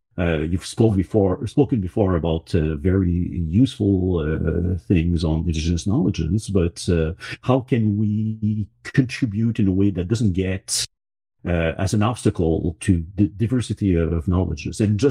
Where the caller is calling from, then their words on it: Montreal, Quebec, Canada; I'm in Georgiage, also known as Montreal, on the unceded land of the Ganongahaga people.